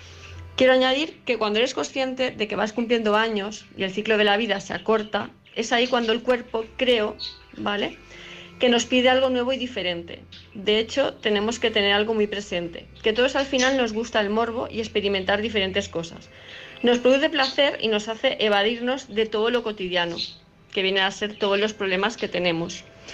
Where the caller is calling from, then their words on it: Palma de Mallorca, Balearic Islands, Spain; de Palma de Mallorca.